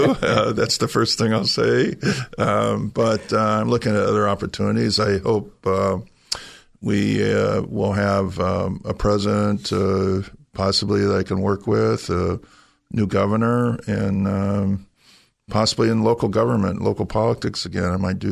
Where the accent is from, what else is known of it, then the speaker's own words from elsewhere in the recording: San Jose, California, United States; Well, I'm a native of San Jose. I grew up in San Jose, and I got 9 brothers and sisters.